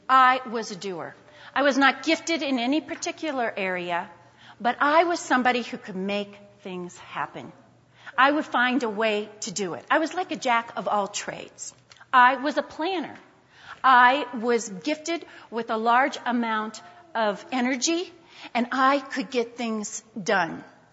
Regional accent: Youngstown, Ohio, United States; We were both born and raised in Youngstown, Ohio, and I wanted to get married in Youngstown, Ohio.

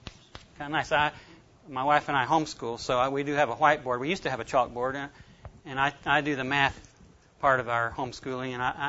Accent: North Carolina, United States; The next day I got orders to be transferred to North Carolina, which happened to be my home state.

